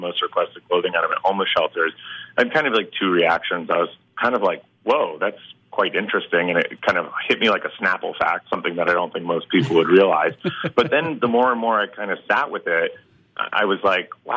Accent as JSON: {"language": "English", "region": "New York", "country": "United States", "tie": "born or raised there", "said": "Yeah, I grew up in New York, and, I was kind of, when I graduated college, I followed a very traditional, New Yorker path"}